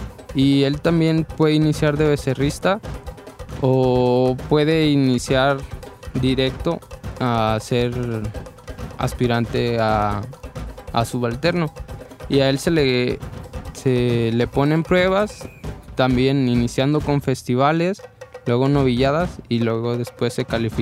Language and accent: Spanish; Autlán, Jalisco, Mexico; Soy de Autlán y ahí empezó mi afición por los toros. Desde chiquito, pues siempre en los festivales del festejo taurino que se hace en mi pueblo